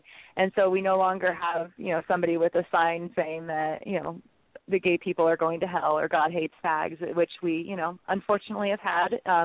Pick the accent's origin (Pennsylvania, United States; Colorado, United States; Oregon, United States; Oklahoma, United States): Oregon, United States; We are from Oregon after all. We've got to represent the hippies and the tie-dye.